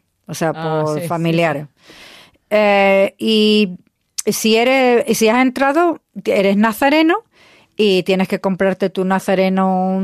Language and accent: Spanish; Seville, Andalusia, Spain; En España, yo como te digo, me crié en Sevilla